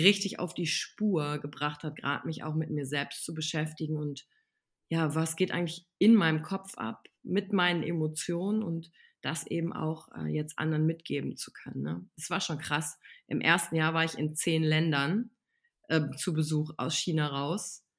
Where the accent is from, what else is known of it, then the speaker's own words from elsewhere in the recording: Wülfrath, North Rhine-Westphalia, Germany; now in Cologne, Germany; ich komme aus NRW, aus so einem kleinen Dorf namens Wülfrath, mittlerweile wohne ich in Köln